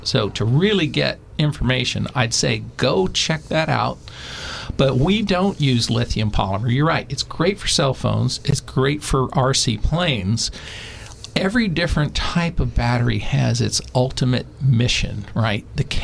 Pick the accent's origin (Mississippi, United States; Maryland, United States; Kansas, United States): Kansas, United States; Wichita; I'm from Wichita, Kansas.